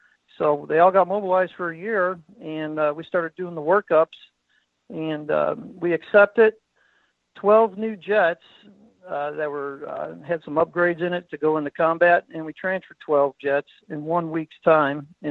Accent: Chicago, Illinois, United States; And for the record, yeah, I am from Chicago, the North Side.

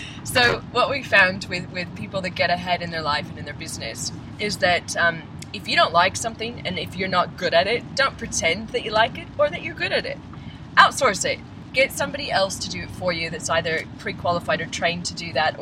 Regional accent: Sydney, New South Wales, Australia; And I'm here from Sydney because we're going to be doing a four-day business meeting.

